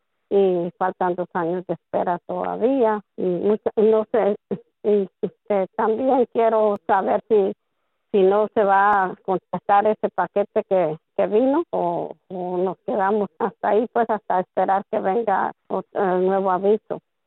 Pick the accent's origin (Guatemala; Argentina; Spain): Guatemala; moved away; yo soy de Guatemala, entré con visa, gracias a Dios, ya voy para 22 años de que me vine